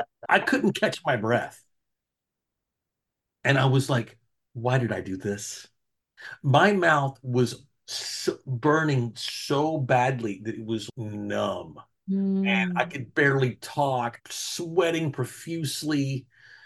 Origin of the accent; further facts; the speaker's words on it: Texas, United States; I'm from Texas. I like spicy things.